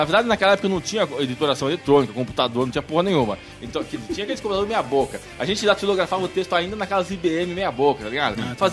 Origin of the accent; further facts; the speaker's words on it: São Paulo, Brazil; Meu começo foi assim, bem proletário mesmo. Lá no ABC, nasci no ABCzão.